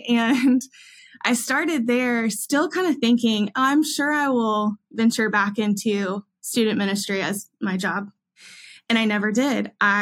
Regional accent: Augusta, Georgia, United States; now in Nashville, United States; So I grew up in Augusta, Georgia, born and raised, and I'm a Georgia Bulldogs fan because of that. And my parents are still there.

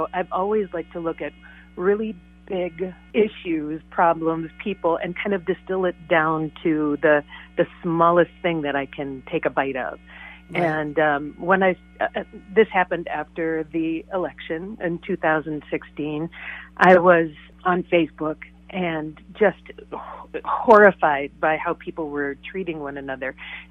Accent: Cambridge, Minnesota, United States; And by the way, we were both from Cambridge, basically.

